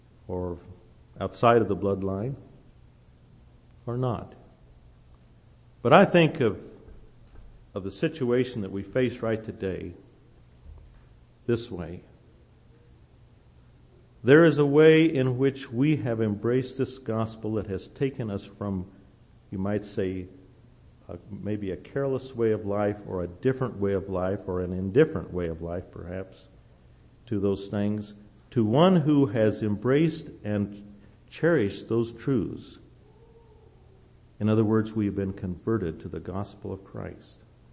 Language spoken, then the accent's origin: English; the Ozarks, United States; I was raised in the Ozarks.